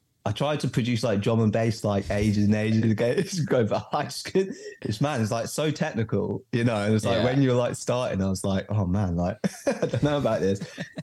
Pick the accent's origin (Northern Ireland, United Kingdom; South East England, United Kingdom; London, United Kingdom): London, United Kingdom; So grew up in London, lived in my whole life, always done music, playing guitar first.